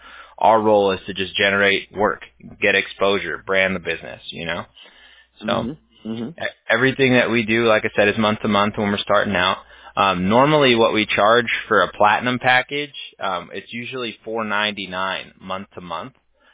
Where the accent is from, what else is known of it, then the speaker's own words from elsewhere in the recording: California, United States; I'm originally from California.